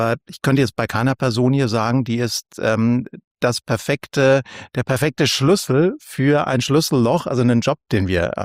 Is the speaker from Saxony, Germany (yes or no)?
no; Bavaria, Germany; so als Franke, da ist ein Schlawiner